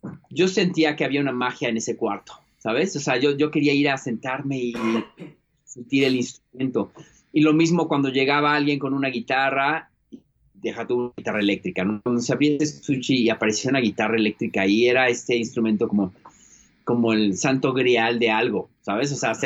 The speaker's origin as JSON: {"language": "Spanish", "region": "Mexico City", "country": "Mexico", "tie": "born or raised there", "said": "Pues fíjate que yo nací en la Ciudad de México y de lo que yo recuerdo, vivíamos en una colonia que se llama Las Águilas, por el sur de la Ciudad de México."}